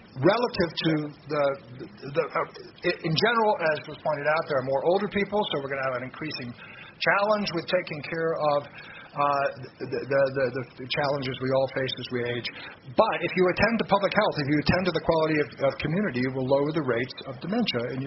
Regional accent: London, United Kingdom; London is my hometown. You should never tell from my accent.

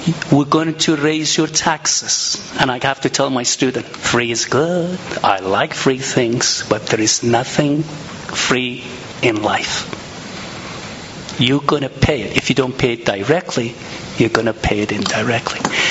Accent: Vermont, United States; I'm from Vermont, and I love Bernie Sanders.

